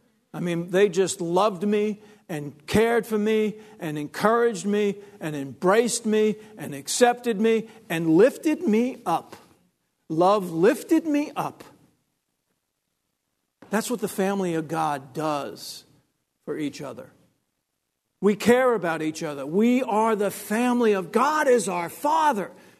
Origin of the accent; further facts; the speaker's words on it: Long Island, New York, United States; Of all places, I'm from Long Island.